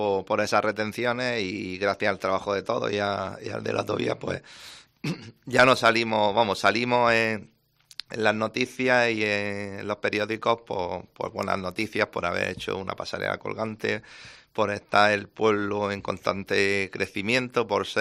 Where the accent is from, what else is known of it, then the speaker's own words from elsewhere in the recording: Torrenueva Costa, Andalusia, Spain; pues empezarán esas obras con ese cambio tan importante para mi pueblo, para el pueblo de Torrenueva Cuesta.